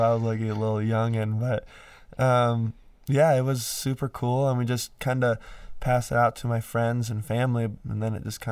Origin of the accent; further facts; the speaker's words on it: Hilton Head Island, South Carolina, United States; where I grew up in South Carolina is called Hilton Head Island. So I grew up on an island